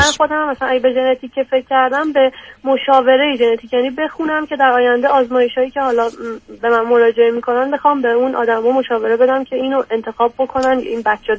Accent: Iran; تو ایران بزرگ شدم

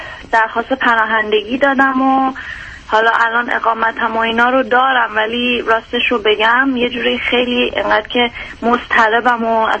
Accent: Iran; moved away as an adult; now in Germany; 26 سالمه و حدود 3 سال و چند ماهه که از ایران اومدم.

